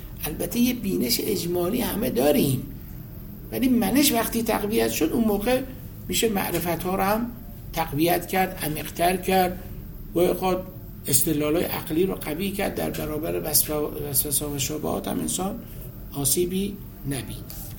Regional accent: Iran; گفت اهل کجایی؟ گفتم ایران. گفت از کجا آمدی؟ گفتم از ایران.

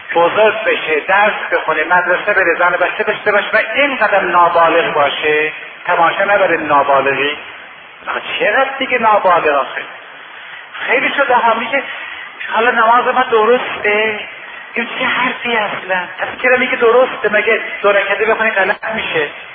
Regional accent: Tabriz, East Azerbaijan, Iran; منم اهل تبریزم،

